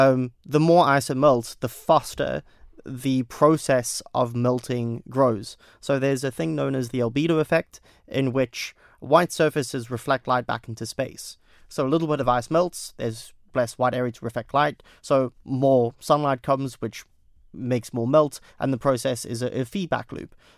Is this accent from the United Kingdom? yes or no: no; South Africa; So in my home country of South Africa